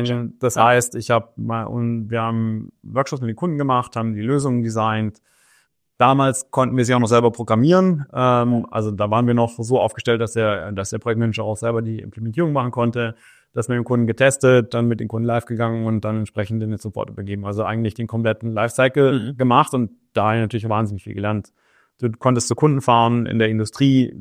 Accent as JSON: {"language": "German", "region": "Baden-Württemberg", "country": "Germany", "tie": "born or raised there", "said": "Also ich bin auf der Schwäbischen Alb aufgewachsen, bin da auch zur Schule gegangen, hab da mein Abitur gemacht"}